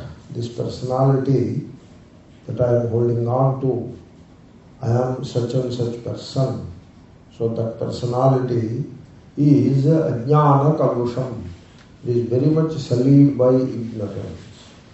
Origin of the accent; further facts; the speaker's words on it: India; born there; I was born in India